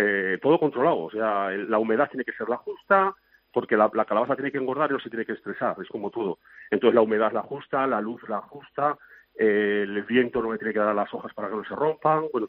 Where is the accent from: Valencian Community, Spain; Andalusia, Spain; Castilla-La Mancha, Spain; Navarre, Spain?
Navarre, Spain; Valtierra; Yo soy de Navarra, de Valtierra, al lado de Tudela, al lado del Parque Natural de Bardenas Reales de Navarra.